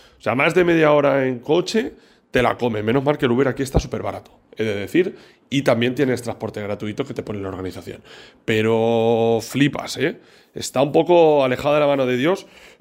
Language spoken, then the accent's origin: Spanish; Spain; Yo soy español